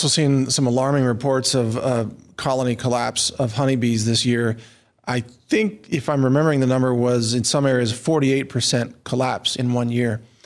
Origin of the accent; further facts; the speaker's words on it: Midwest, United States; I grew up in the Midwest.